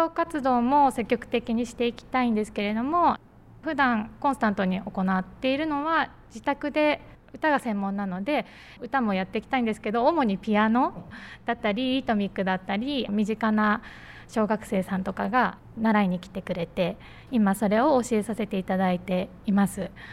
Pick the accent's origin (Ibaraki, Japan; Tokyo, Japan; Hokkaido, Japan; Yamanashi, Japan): Tokyo, Japan; also born or lived in Saitama; 出身は東京都で、はい、学校も東京の学校にずっと行っていて、豊岡村に嫁いできたんですけど、嫁ぐ前は埼玉にずっと住んでいて、仕事もずっと向こうでしていたんですが、結婚を機にこちらに移住させていただいて